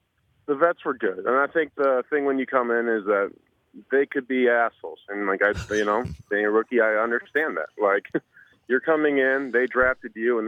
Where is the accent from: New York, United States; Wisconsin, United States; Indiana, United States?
Wisconsin, United States; Kewaunee; And, you know, I'm from Kewaunee, so, like, I used to leave my keys in the ignition in my car in high